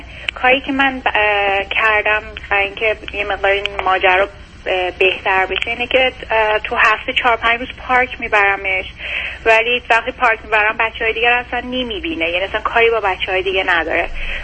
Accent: Iran; now in United States; ما حدود 4 سال از ایران اومدیم امریکا

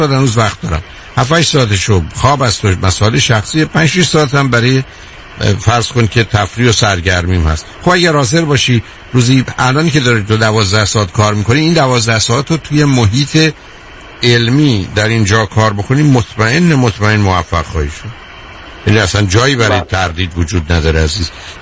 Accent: Iran; moved away; من به عنوان یه ایرانی ازش خوشحال نیستم، هرچند کسی هستم که بعد از این همه یا بیشتر عمرمو که خارج بودم

